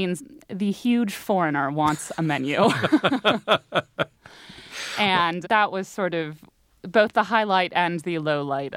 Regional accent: St. Louis, Missouri, United States; even though I was growing up in St. Louis and couldn't ski and certainly was never going to play ice hockey

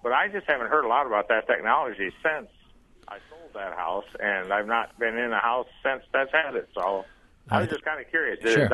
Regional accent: Illinois, United States; I'm a transplant from Illinois, and all we've got basically down there is either electric or gas

